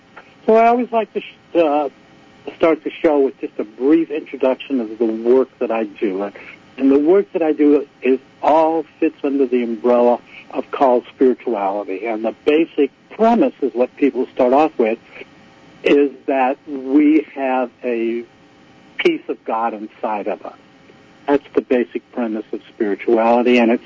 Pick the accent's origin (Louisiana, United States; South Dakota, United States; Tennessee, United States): Louisiana, United States; New Orleans; I was born and raised in New Orleans, so that word kind of follows with me.